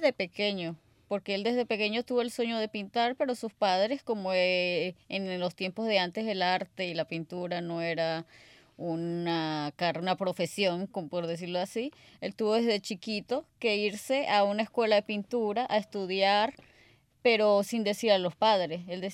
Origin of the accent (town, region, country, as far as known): Venezuela; moved away